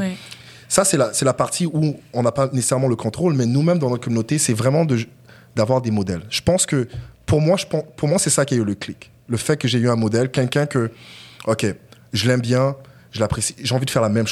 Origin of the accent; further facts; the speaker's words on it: Quebec, Canada; en grandissant au Québec, les seuls noirs que je voyais fortunés étaient à la télévision.